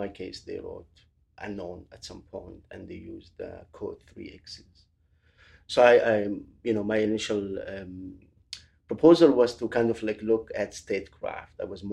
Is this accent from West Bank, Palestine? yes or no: yes; Bethlehem, West Bank, Palestine; now in Amsterdam, Netherlands; I was born and raised in Benjamin refugee camp in Bethlehem, in Palestine. But currently, I am based in Amsterdam.